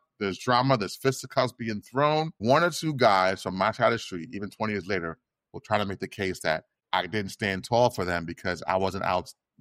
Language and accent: English; Spring Valley, New York, United States; Me and you are from the same area. You know, you're from Gessner, I'm from Union. On the same street, Union Road.